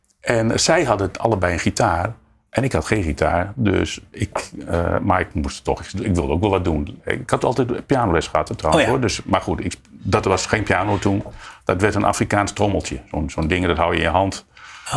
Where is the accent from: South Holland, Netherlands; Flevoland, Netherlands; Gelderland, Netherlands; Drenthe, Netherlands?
Drenthe, Netherlands; Assen; moved away as an adult; also born or lived in Groningen; Ja, in 1956.